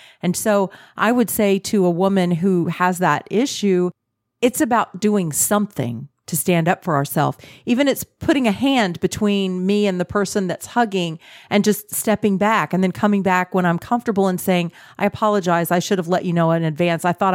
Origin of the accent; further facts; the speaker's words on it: Texas, United States; because I grew up in Texas and we are huggers.